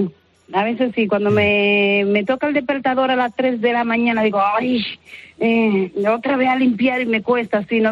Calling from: Asturias, Spain; Estoy cerca de Oviedo, estoy en Asturias.

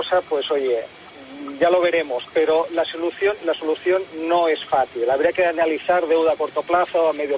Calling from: Badalona, Catalonia, Spain; de Badalona.

